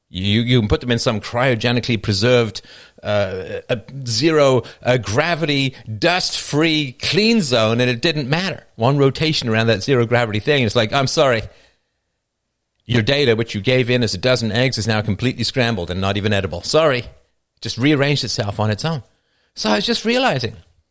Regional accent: United Kingdom; because I'm British

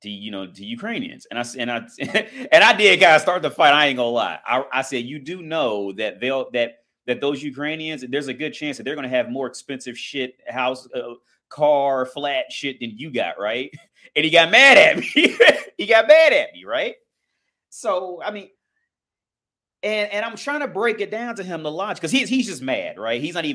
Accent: Cincinnati, Ohio, United States; I'm from Ohio. I'm from Cincinnati, Ohio, right?

